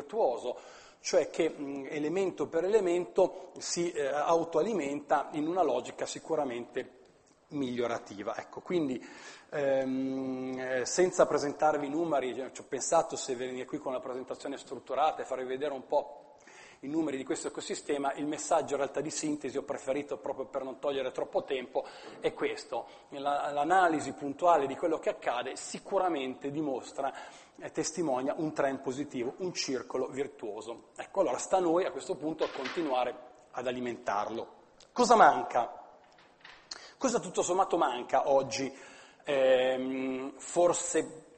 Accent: Milan, Lombardy, Italy; come milanese, come universitario, come Politecnico di Milano

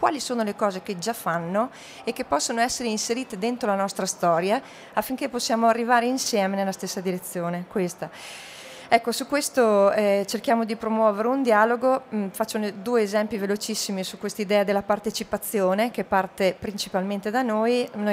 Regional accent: Trento, Trentino-Alto Adige, Italy; Io vengo da Trento, una città medio piccola, 120.000 abitanti più o meno

